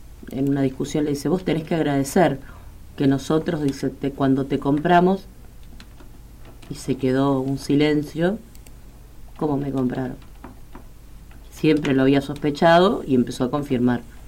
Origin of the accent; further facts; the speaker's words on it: Buenos Aires, Argentina; born there; now in Rosario, Argentina; No, yo nací en Buenos Aires.